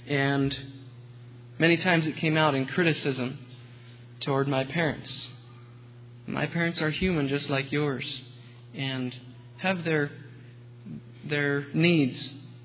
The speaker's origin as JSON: {"language": "English", "town": "Myerstown", "region": "Pennsylvania", "country": "United States", "said": "I'm from Myerstown, Pennsylvania."}